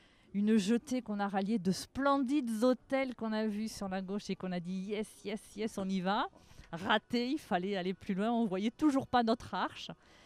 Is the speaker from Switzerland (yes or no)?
no; South-West France, France; comme on dit chez nous, puisqu'on vient du sud de la France, de l'Atlantique.